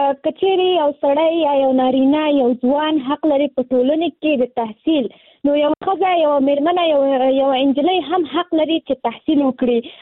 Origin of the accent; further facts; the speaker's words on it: Nangarhar, Afghanistan; now in Kabul, Afghanistan; ما د ننګرهار د ولایت نه فعلاً په کابل کې ژوند کوم